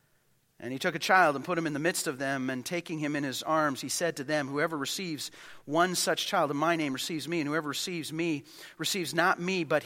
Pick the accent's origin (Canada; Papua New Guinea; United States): Canada; Calgary, Alberta; Now, I grew up in Calgary, but Calgary and Toronto are radically different.